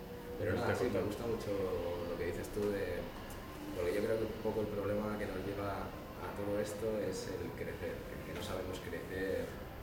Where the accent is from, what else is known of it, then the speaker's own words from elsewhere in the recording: Madrid, Community of Madrid, Spain; now in Berlin, Germany; Yo de Madrid.